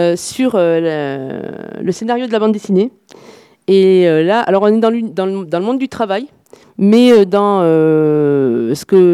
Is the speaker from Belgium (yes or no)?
no; Montpellier, Occitanie, France; born there; Je suis désolée, je suis née à Montpellier.